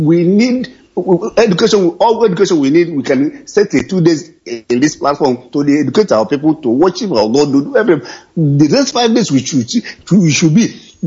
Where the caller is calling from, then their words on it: Barcelona, Catalonia, Spain; I'm calling from Barcelona, Spain.